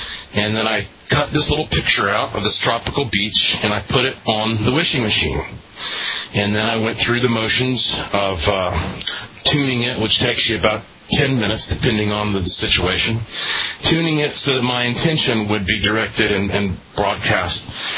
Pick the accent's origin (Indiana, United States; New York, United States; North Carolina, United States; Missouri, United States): North Carolina, United States; Asheville; I was born in Asheville, lived in Asheville my whole life, and this past winter has been the first winter that I spent in a warm place.